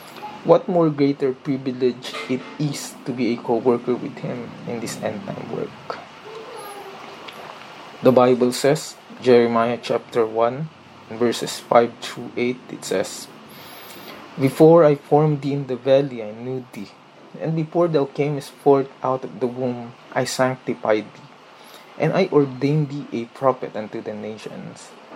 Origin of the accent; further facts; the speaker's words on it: Philippines; I'm 29 years old and I'm from the Philippines.